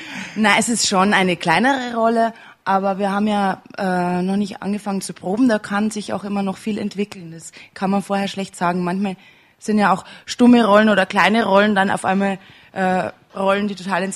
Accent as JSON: {"language": "German", "town": "Passau", "region": "Bavaria", "country": "Germany", "said": "Und dann komme ich ja aus Passau und habe viel Kabarett gemacht"}